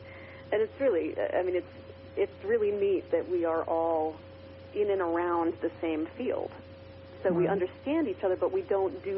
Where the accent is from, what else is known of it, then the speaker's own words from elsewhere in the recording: Philadelphia, Pennsylvania, United States; now in Santa Fe, United States; I was born and raised a Quaker in Philadelphia. And I should actually make an aside and let people know, now that I'm out here in Santa Fe, New Mexico, people rarely have any idea what Quakerism is about out here.